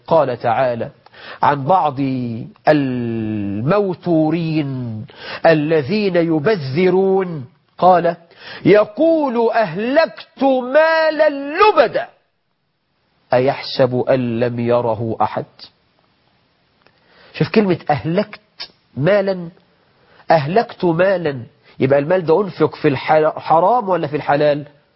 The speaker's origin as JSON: {"language": "Arabic", "country": "Egypt", "said": "شوف واحد ده ما شاء الله عندنا في مصر مسك خرطوم"}